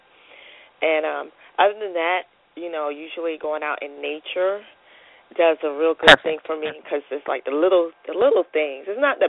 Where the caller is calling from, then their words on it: North Carolina, United States; Carolina.